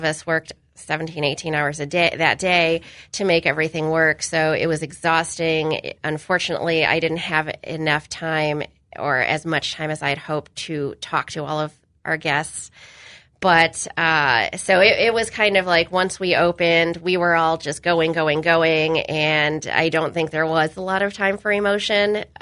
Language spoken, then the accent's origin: English; Galesburg, Illinois, United States; Galesburg is my hometown, so that is something that will remain.